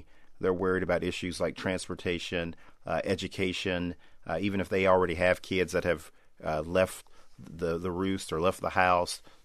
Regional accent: Texas, United States; remember that, you know, that I'm a Texan.

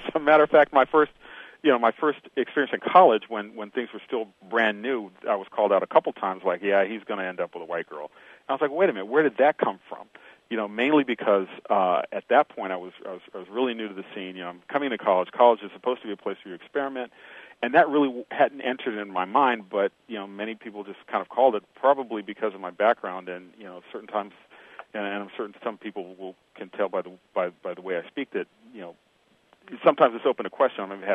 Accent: the South, United States; I grew up in the South.

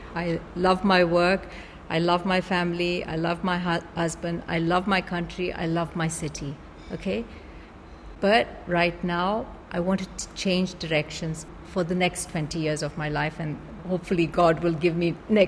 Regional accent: Karachi, Sindh, Pakistan; born there; I was born in Karachi, and I live in Karachi, and I work in Karachi.

